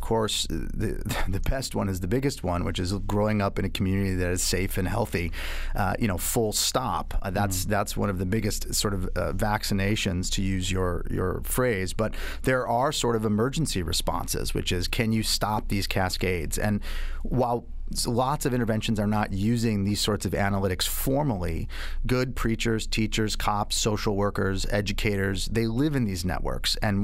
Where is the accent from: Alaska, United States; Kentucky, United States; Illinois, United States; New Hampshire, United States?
Illinois, United States; Chicago; I was born and raised and educated in Chicago in the 80s and 90s, and you couldn't escape the dialogue around gun violence and gun homicide in particular.